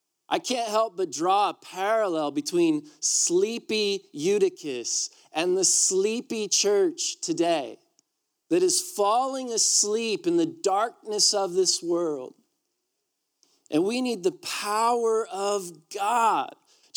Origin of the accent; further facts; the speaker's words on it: United States; I love my country. I'm an American.